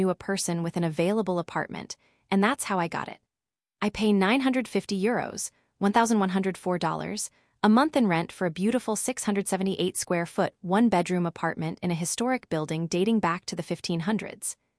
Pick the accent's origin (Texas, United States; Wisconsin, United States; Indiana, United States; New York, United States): Texas, United States; now in Lyon, France; as a Texan, I'm outgoing and want to make friends and build a community.